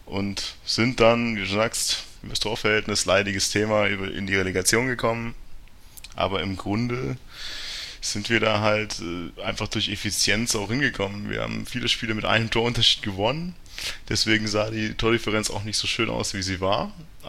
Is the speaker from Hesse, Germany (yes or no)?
no; Ingolstadt, Bavaria, Germany; Ich bin tatsächlich aus Ingolstadt. Also man hört es wohl nicht so, dass ich aus dem Herzen Oberbayerns komme, aber ich komme aus Ingolstadt. Bin 30 Jahre alt